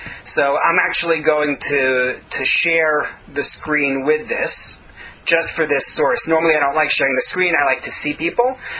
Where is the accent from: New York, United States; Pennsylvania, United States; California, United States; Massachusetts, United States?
New York, United States; Oceanside; I definitely remember in growing up in Oceanside, Long Island, in New York